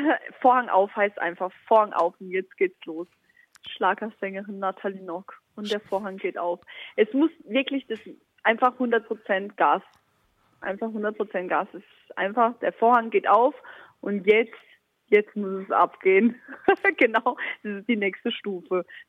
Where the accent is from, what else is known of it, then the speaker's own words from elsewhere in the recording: Baden-Baden, Baden-Württemberg, Germany; Baden-Baden, meine Heimatstadt, steht so hinter mir